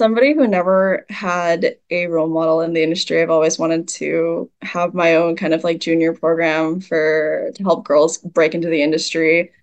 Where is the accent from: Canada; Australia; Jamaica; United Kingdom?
Canada; Toronto, Ontario; now in Irvine, United States; I'm from Toronto originally, but I live in Canadian. Irvine.